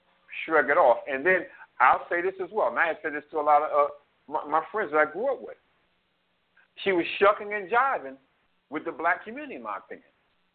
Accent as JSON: {"language": "English", "region": "New York", "country": "United States", "said": "I'm the New Yorker that can do that."}